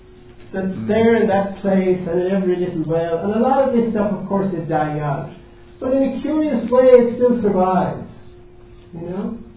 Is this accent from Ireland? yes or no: yes; Ireland; so that's my just few thoughts on as speaking as an Irish person